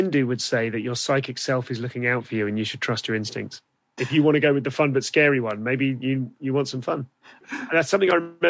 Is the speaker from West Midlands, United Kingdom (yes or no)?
yes; Leamington Spa, West Midlands, United Kingdom; because I'm from Leamington Spa. You know, mediocre white men from Leamington don't talk like that, in all honesty.